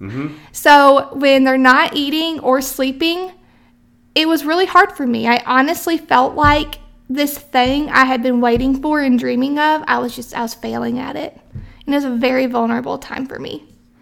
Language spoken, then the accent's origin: English; West Virginia, United States; also born or lived in Tennessee; I moved to Tennessee from West Virginia. So okay. I've actually lived in Virginia, West Virginia, and Tennessee.